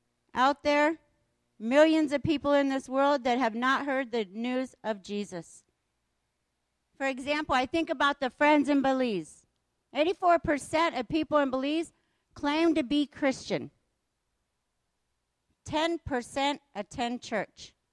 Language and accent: English; Salem, Iowa, United States; I'm from Salem, Iowa. That's my home church.